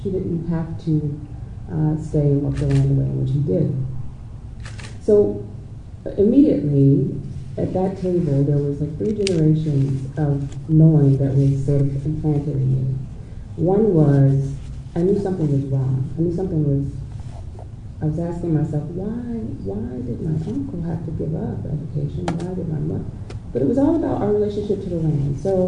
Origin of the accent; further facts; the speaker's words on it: North Carolina, United States; I grew up in North Carolina in a small rural town.